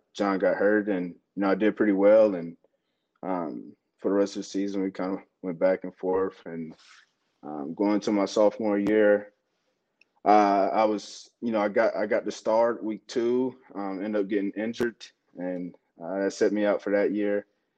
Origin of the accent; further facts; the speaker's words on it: North Carolina, United States; And Duke was actually in my hometown, so kind of wanted to get away, and Wake Forest is the best option.